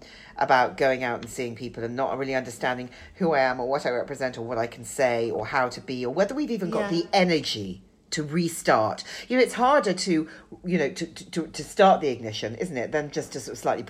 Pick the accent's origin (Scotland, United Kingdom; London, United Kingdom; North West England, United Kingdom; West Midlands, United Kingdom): London, United Kingdom; as a Londoner, I'm like, great. No tourists, no theatre goers. I'll be able to park.